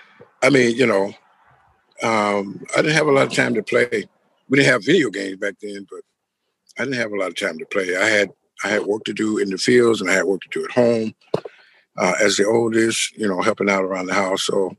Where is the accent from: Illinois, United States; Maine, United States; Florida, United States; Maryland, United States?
Florida, United States; Homestead; But anyway, yeah, I grew up in the South in Homestead, Florida, and like I said, my mother had 12 kids and I grew up working, doing stuff.